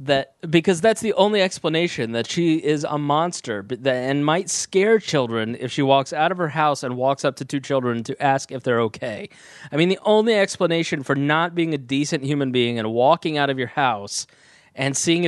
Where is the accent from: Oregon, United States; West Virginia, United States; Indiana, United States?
Indiana, United States; Plainfield; I grew up in Plainfield, Indiana. It's a suburb of Indianapolis.